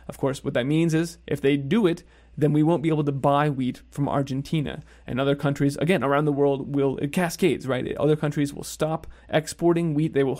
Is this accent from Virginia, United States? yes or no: no; Texas, United States; all eyes are on my home state of Texas, where it's just not supposed to get this cold.